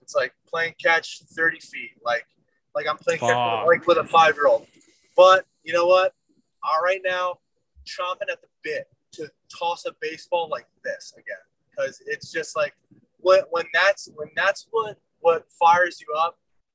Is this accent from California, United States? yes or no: no; Connecticut, United States; But like, okay, I'm from Connecticut